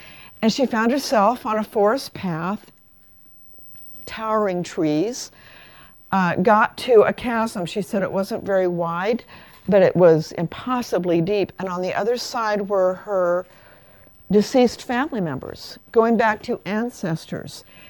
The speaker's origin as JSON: {"language": "English", "region": "Kansas", "country": "United States", "said": "They cost a dime. I'm from Kansas."}